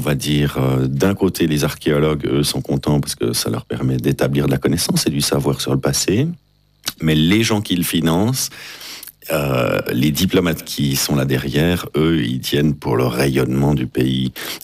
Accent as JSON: {"language": "French", "country": "Switzerland", "said": "Et là, en tant que Suisse, on doit avoir un petit peu des sueurs froides"}